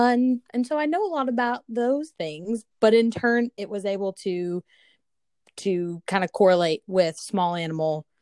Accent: Kingsport, Tennessee, United States; now in Asheville, United States; So I'm originally from East Tennessee, Kingsport, Tennessee

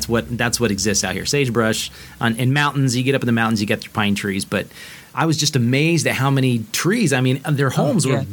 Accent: Idaho, United States; I'm from Idaho, and those of us out west are pretty pathetic when it comes to eastern states.

